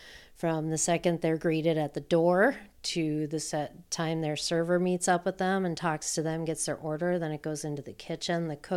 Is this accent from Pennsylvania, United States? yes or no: no; Hancock, Michigan, United States; I was born and raised in Hancock, Michigan.